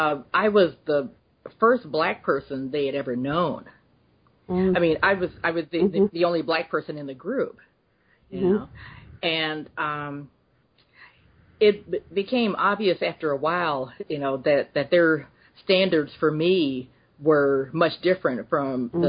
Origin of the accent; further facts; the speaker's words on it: Mississippi, United States; Well, I'm originally from the Deep South, from Mississippi, actually.